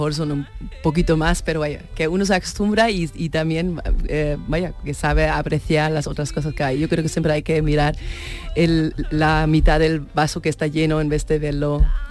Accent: Eisenach, Thuringia, Germany; Spanish is a second language; Me he criado en la ciudad de Eisenach, que es la ciudad

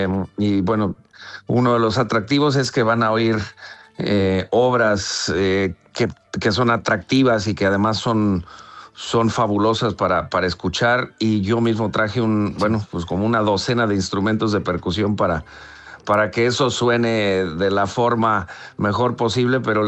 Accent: Mexico; Yo mismo soy de México.

